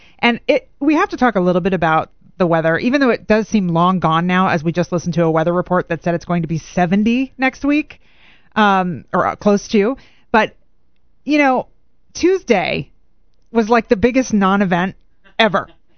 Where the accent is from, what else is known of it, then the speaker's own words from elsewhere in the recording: Northeast, United States; But I am from the Northeast, and growing up in the Northeast, you never knew until the morning of whether or not you had school.